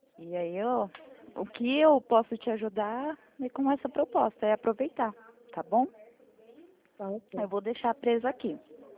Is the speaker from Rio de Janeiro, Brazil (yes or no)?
no; Itatiba, São Paulo, Brazil; como eu sou de Itatiba